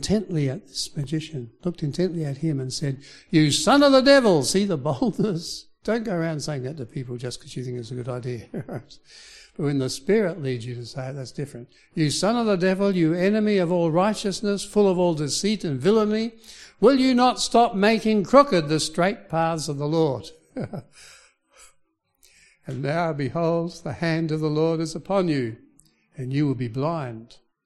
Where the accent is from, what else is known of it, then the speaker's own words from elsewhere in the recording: Perth, Western Australia, Australia; born there; They need it over there. I was born in Perth.